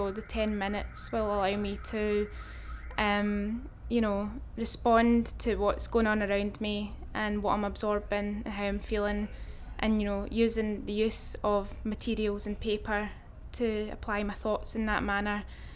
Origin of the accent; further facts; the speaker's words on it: Scotland, United Kingdom; I'm from Lanarkshire in Scotland and my date of birth is the 30th of March 1985.